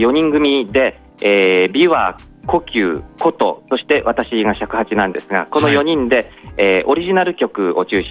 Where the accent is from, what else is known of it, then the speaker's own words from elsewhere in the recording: Yamaga, Kumamoto, Japan; こうわざわざ狙ったわけじゃないんですけど、僕の地元の山鹿の